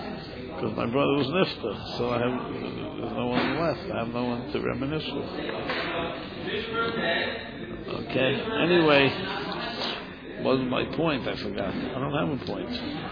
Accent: New York City, New York, United States; We grew up in the Lower East Side.

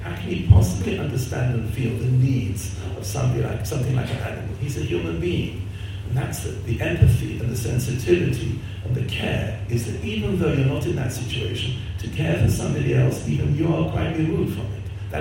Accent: England, United Kingdom; If you don't know, I come from England.

